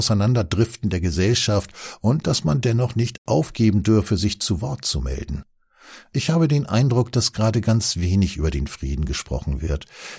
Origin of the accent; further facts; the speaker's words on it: Saxony, Germany; In meiner Heimat Vogtland erhielten derweil in der gleichen Woche 300 Mitarbeiter eines Krankenhauses die Kündigung.